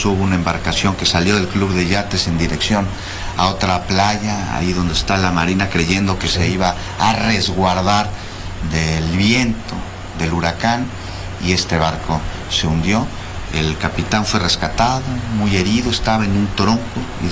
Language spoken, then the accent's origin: Spanish; Mexico; Somos mexicanos todos